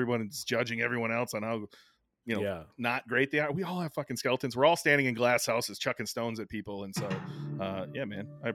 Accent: Wisconsin, United States; So I'm from a small little town in western Wisconsin. I'm like 30 minutes from Minneapolis, St. Paul, but just over the b

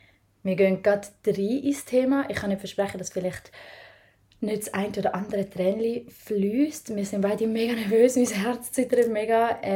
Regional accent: Zurich, Switzerland; Wir sind im Kanton Zürich geboren und aufgewachsen

